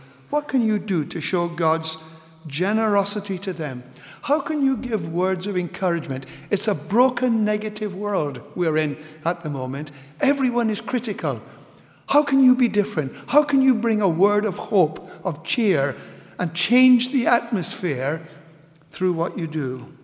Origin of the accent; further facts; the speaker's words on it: Guyana; When I was brought up in Guyana, South America, and I can remember as a six-year-old standing next to my mother